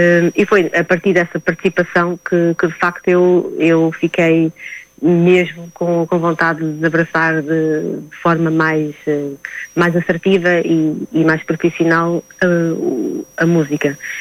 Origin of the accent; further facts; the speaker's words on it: Portugal; also born or lived in Luanda, Angola; Eu nasci em Luanda, eu e os meus irmãos. Nós somos 5 irmãos, um faleceu, mas somos continuamos a ser 5, obviamente. Só o meu irmão mais novo é que já nasceu cá em Portugal. Eu cheguei cá, tinha cerca de 3